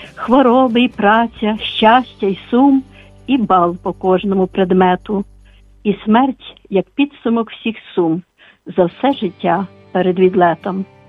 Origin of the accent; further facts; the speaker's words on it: Lviv, Lviv Oblast, Ukraine; я також зі Львова.